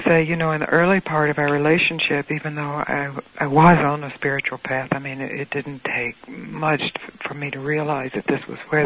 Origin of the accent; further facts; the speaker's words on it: Mississippi, United States; I was brought up in Mississippi. Eli was brought up in New York City.